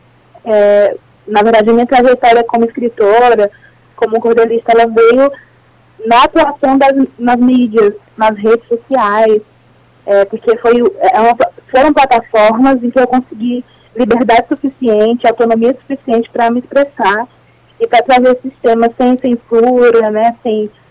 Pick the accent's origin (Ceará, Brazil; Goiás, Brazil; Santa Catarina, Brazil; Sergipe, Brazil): Ceará, Brazil; Juazeiro do Norte; now in São Paulo, Brazil; Eu sou do Cariri, de Juazeiro do Norte, no Ceará.